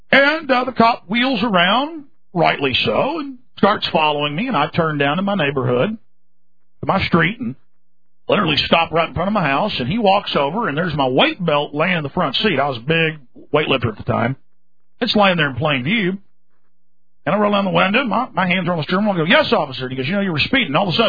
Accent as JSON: {"language": "English", "region": "Florida", "country": "United States", "tie": "born or raised there", "said": "So that's how pathetic my home state, my beloved, has become."}